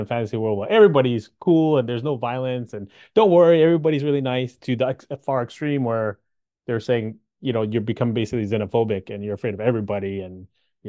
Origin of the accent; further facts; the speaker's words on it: Canada; I grew up in Canada. I was born and raised in Canada